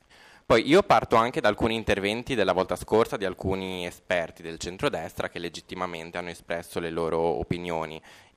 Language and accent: Italian; Genoa, Liguria, Italy; io vengo dalla Media Valbisagno